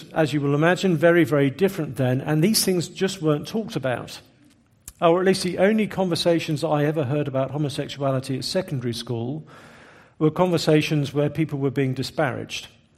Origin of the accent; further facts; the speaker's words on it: England, United Kingdom; We're English, so it was in a very unexpressive kind of way, as you would imagine.